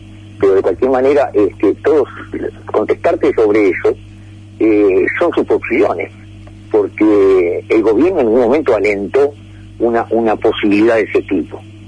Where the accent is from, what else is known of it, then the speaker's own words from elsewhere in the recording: Argentina; Somos todos argentinos, todos debemos apostar a nuestro país